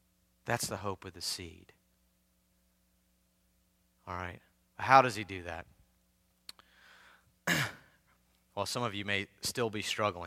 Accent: the South, United States; I love the South. I'm proud of the South. I grew up in the South, but we are some fake people.

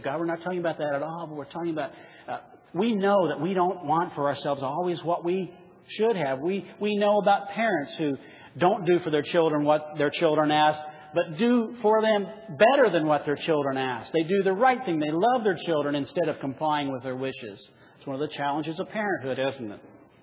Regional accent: Illinois, United States; born or raised there

